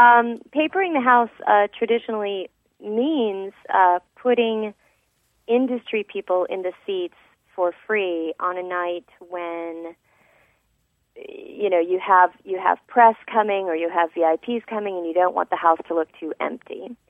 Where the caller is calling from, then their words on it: Coronado, California, United States; I'm calling from Coronado in California.